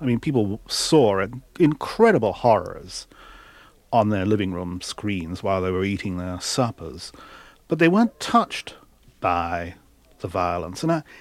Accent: England, United Kingdom; And I am English. I mean, I can't pretend that I'm not.

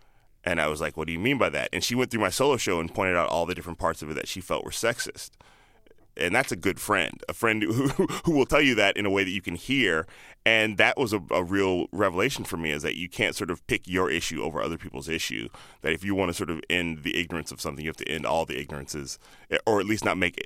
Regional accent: Chicago, Illinois, United States; also born or lived in Palo Alto / Indianapolis / Boston / Alabama; now in San Francisco, United States; I grew up all over, but I went to high school in Chicago, mm-hmm. and then I moved from Chicago to San Francisco 15 years ago, but I was born in Palo Alto, lived in Indianapolis, lived in Boston.

